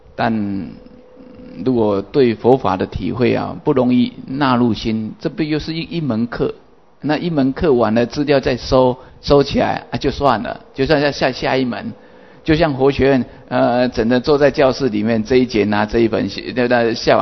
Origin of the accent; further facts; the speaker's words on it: Taiwan; 不过大概我们讲台语是没问题的。不过如果要把一些更深的道理要论证的话，台语我还是比较讲不出来